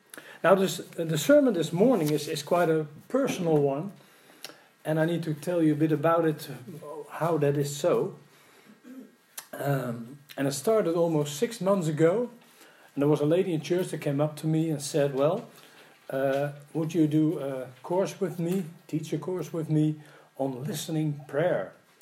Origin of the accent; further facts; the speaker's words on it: Netherlands; English is a second language; And I'm a native of the Netherlands, born and raised there. So English is my second language.